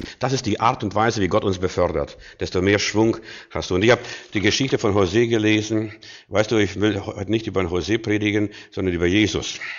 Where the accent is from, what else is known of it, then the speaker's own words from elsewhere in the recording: East Germany, Germany; ich komme ja aus dem Osten